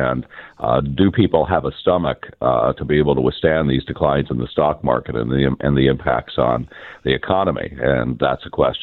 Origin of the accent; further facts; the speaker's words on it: Kansas, United States; It happened all over the United States and in my hometown area in Kansas.